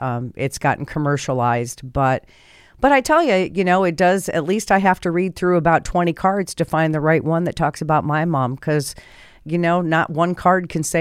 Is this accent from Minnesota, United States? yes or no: no; Iowa, United States; also born or lived in Colorado; When we grew up in Iowa before we moved to Colorado, Mom, one of my favorite memories was getting in the car every Sunday and driving to Grandma's house.